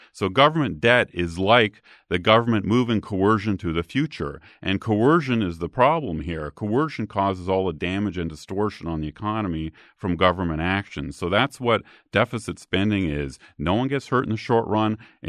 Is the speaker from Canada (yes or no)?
yes; Canada; So I grew up in Canada, for example, in the early 1990s.